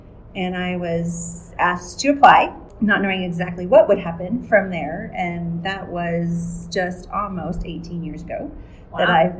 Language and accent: English; Carlsbad, New Mexico, United States; Okay, I am a native New Mexican. I grew up in Carlsbad. I was an Eddy County 4-H'er for all of the years that I could be an Eddy County 4-H'er.